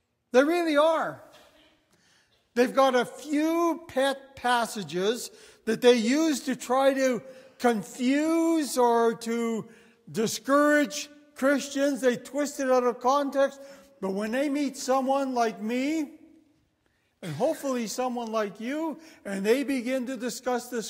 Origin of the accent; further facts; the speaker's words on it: Calgary, Alberta, Canada; I come from Calgary